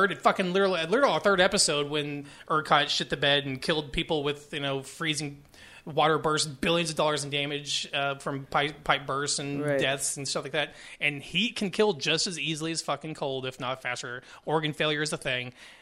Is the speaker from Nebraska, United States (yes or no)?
no; San Antonio, Texas, United States; I'm from Texas. I'm from San Antonio, but from there, you're close enough to the coast.